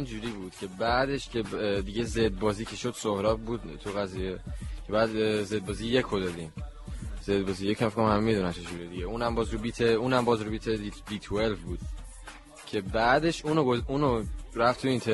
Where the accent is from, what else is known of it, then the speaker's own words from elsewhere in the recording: Iran; خب آخه ما چون تو خود ایران بزرگ شدیم